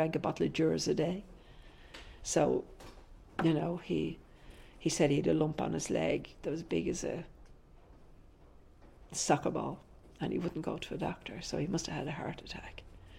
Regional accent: Ireland; moved away; "No," I said, "I'm Columbia County. I'm Irish."

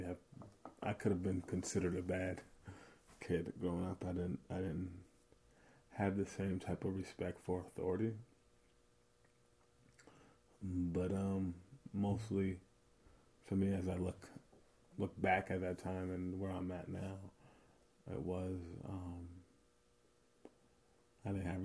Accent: Hudson, New York, United States; Growing up in Hudson, it was fun. And I really enjoyed my time growing up.

